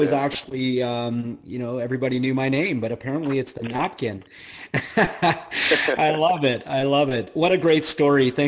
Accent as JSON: {"language": "English", "country": "Canada", "said": "You know, I'm Canadian, so I say process."}